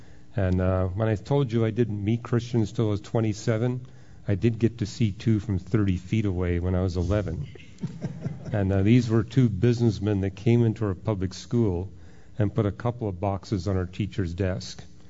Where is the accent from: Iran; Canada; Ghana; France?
Canada; now in Florida, United States; Born and raised and educated in Canada.